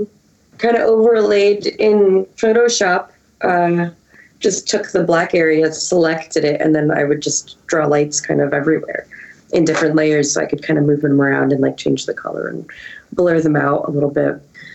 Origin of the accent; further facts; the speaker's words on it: United States; that's just what I get for growing up in the States, I suppose.